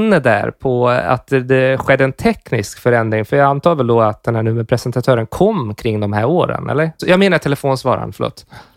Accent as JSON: {"language": "Swedish", "region": "Gotland", "country": "Sweden", "said": "på Gotland där jag kommer ifrån heller"}